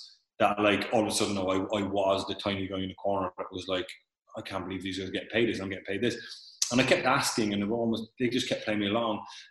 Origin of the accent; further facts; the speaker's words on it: Cork, Munster, Ireland; he was hard on me because I was from Cork.